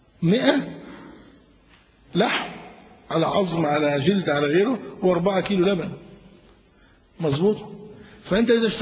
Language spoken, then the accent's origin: Arabic; Egypt; عندنا في مصر